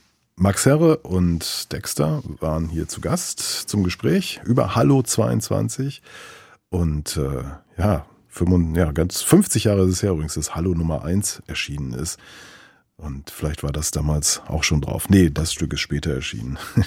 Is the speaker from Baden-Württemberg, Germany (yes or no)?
yes; Baden-Württemberg, Germany; born there; wie stoßen zwei gebürtige Schwaben auf Rare Grooves aus der DDR?